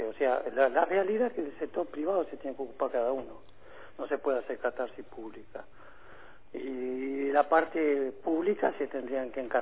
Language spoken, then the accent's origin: Spanish; Río Grande, Tierra del Fuego, Argentina; born there; Nos duele mi ciudad, yo soy fueguino, nací acá en Río Grande